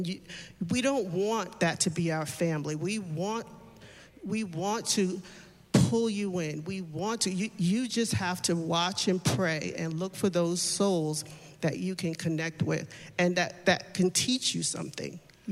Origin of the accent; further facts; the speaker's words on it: New York, United States; And me being a New Yorker, I was just rough around the edges.